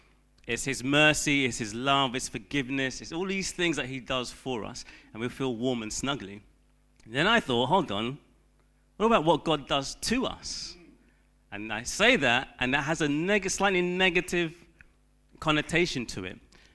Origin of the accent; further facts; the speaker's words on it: Ghana; the closest thing I can liken it to is growing up in Ghana, I remember my nan making fufu.